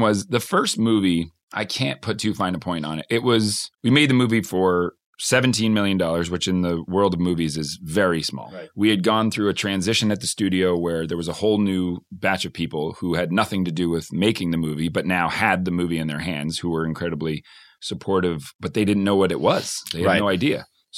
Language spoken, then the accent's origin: English; Newton, Massachusetts, United States; And he goes, you're from Newton, right? And I go, yeah. And he goes, North or South? And I'm like, I'm from the South.